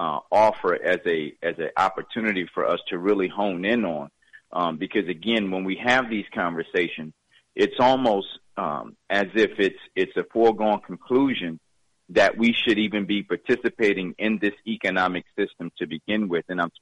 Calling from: Atlanta, Georgia, United States; calling from Atlanta.

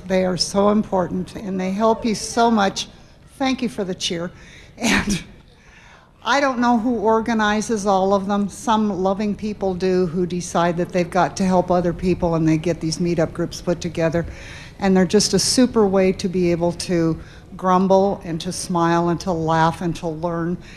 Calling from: Tucson, Arizona, United States

